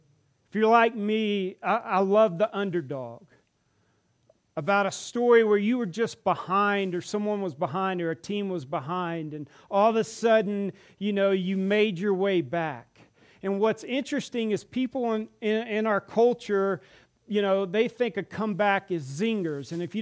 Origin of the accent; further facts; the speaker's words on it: Atlanta, Georgia, United States; now in Dallas, United States; I'm from Atlanta, Georgia. I live in Dallas, Texas.